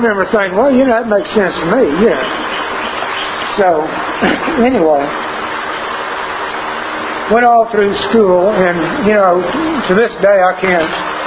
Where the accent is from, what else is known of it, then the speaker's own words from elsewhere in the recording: West, Texas, United States; I grew up in West. I guess a lot of you maybe know where West is.